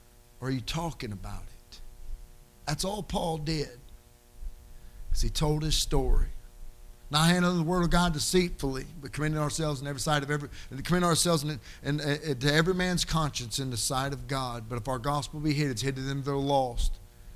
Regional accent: Philadelphia, Pennsylvania, United States; And hey, I'm from Philly.

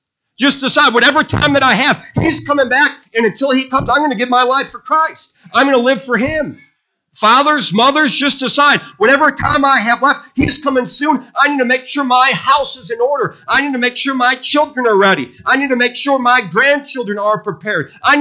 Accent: Terre Haute, Indiana, United States; I'm from Terre Haute, and I believe that.

